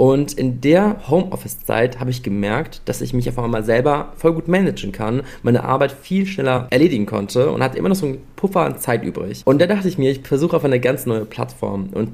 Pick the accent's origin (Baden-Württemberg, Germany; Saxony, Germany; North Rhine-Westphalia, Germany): North Rhine-Westphalia, Germany; Cologne; Ich bin aus Köln